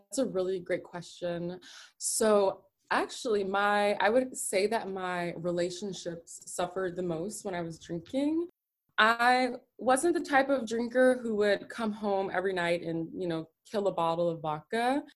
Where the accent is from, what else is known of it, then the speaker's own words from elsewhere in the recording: Houston, Texas, United States; moved away as an adult; now in San Diego, United States; I live in San Diego, California. I am originally from Houston. I found my way to California about 3 years ago